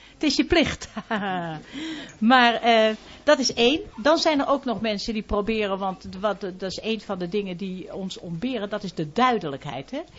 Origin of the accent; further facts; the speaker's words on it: Friesland, Netherlands; Ik kom sowieso al uit Friesland.